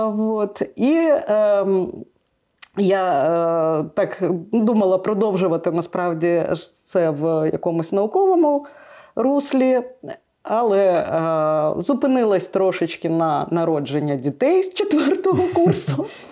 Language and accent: Ukrainian; Chișinău, Moldova; now in Lviv, Ukraine; Я взагалі виросла в Кишиньові. І потім, коли ми переїхали до Львова